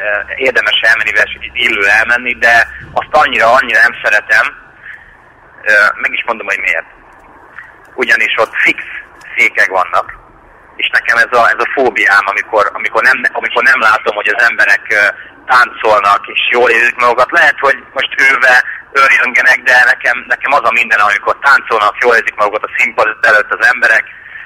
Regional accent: Nagykanizsa, Zala, Hungary; born there; Így van, Nagy Kanizsába születtem, így van.

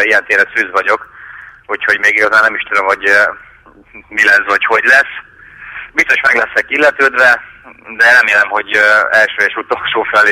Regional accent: Nagykanizsa, Zala, Hungary; born there; Így van, Nagy Kanizsába születtem, így van.

